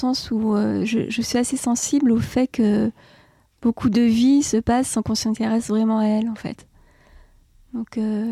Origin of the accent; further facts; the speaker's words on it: Saint-Étienne, Auvergne-Rhône-Alpes, France; Je suis originaire de Saint-Étienne, d'un milieu quand même relativement simple.